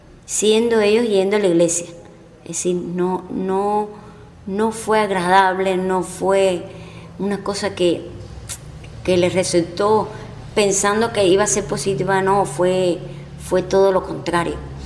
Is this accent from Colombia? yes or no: no; San José de las Lajas, Mayabeque, Cuba; nací aquí en San José de las Lajas.